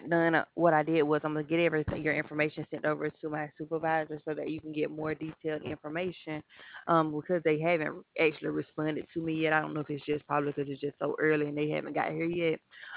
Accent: Alabama, United States; I'm from Alabama.

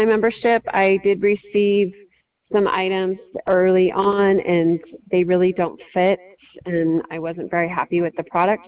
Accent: United States; The pair definitely didn't fit me because I'm American, you know, I'm a bigger woman.

